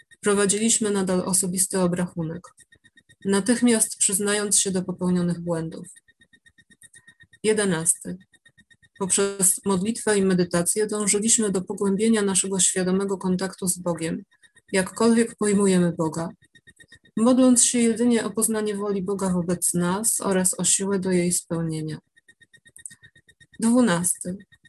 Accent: Poland; I'm from Poland, and I will read the 12 steps in Polish.

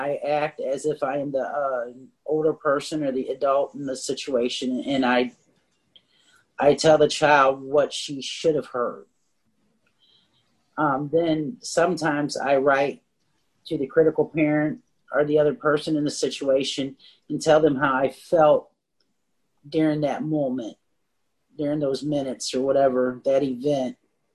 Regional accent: North Carolina, United States; from North Carolina, ACA.

